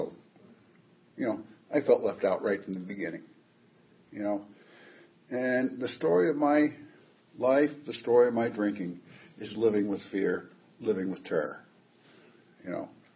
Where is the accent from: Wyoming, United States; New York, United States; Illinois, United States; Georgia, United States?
New York, United States; Bronx; born there; So, to begin at the beginning, I was born in the Bronx, New York.